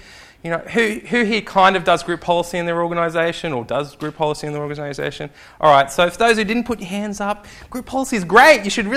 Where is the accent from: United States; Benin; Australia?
Australia; If you might have told by the accent, I'm from Australia.